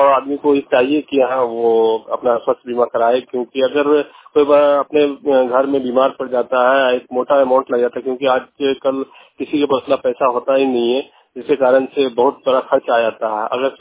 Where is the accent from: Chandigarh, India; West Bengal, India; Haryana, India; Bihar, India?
Bihar, India; Bengi; मैं टोला बेनगी पोस्ट बेनगी जिला मुंगेर का रहने वाला हूँ।